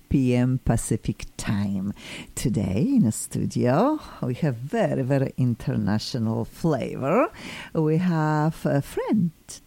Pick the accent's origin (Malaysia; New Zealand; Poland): Poland; now in United States; Oh, I am originally from Poland. I am here almost 25 years.